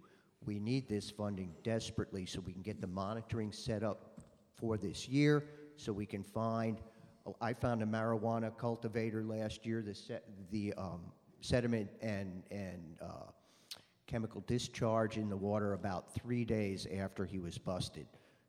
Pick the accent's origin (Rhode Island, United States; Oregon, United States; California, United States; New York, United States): California, United States; Bryceland; I'm from Bryceland, Southern Humboldt.